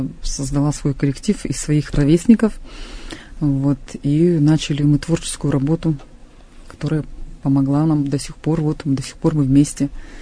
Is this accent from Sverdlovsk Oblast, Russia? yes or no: yes; Verkhoturye, Sverdlovsk Oblast, Russia; Я родилась и выросла в городе Верхотурье, я коренная жительница. Мои бабушки, дедушки, мама, папа все родились в городе Верхотурье.